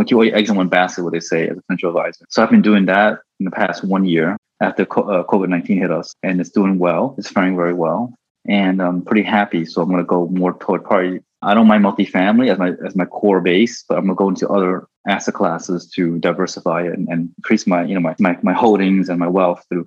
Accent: New Jersey, United States; Growing up in New Jersey, I bought like a couple of condos, which is sort of like a small portfolio.

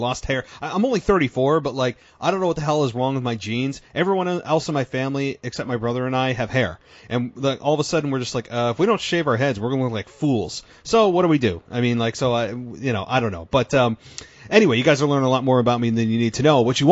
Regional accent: New York, United States; And so we're from the upstate, also known as Smallbony

